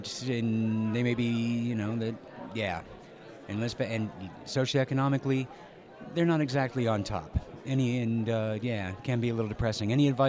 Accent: Iowa, United States; I was a kid from Iowa, came out to work at Normal, and my friends back home thought that's really radical

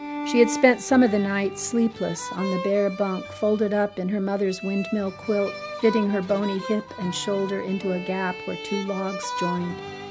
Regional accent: Gresham, Oregon, United States; I grew up in Gresham, in rural Gresham, when it was still very much countryside, strawberry fields and raspberries and pole beans, which is what I did every summer, picking those crops. Very much countryside back then. It's not anymore.

